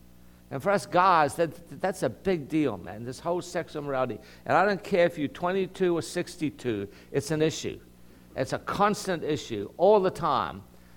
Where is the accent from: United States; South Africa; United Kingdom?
South Africa; I'm a father of boys, I'm a South African.